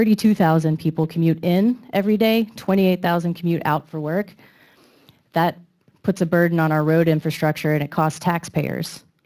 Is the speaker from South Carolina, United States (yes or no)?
yes; Mount Pleasant, South Carolina, United States; My family is from Mount Pleasant for generations. I grew up in Hobcaw in the Old Village.